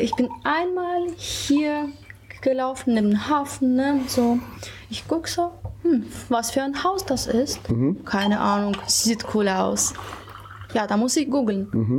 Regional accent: Russia; German is a second language; moved away as an adult; now in Germany; Ich bin nur 2,5 Jahre hier in Deutschland, ich komme aus Russland

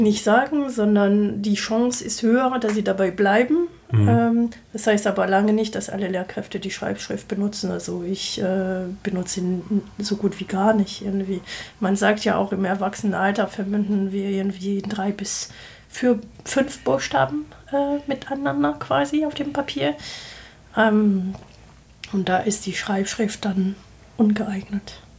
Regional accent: France; Also ich bin in Frankreich groß geworden und auch in Frankreich zur Schule gegangen

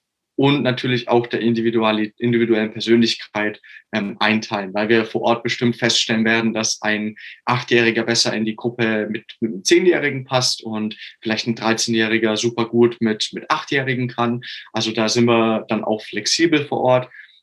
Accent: Augsburg, Bavaria, Germany; ich komme aus Augsburg.

